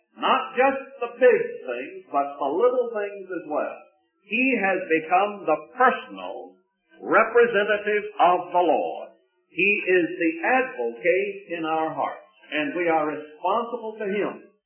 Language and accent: English; United States; But I think that as an American, I understood that.